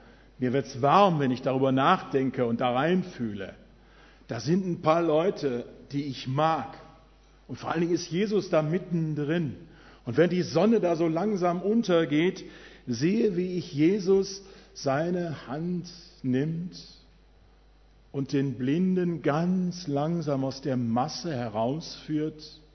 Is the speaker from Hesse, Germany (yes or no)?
no; Wuppertal, North Rhine-Westphalia, Germany; Gestern hatte ich ein Seminar in meiner alten Heimat Wuppertal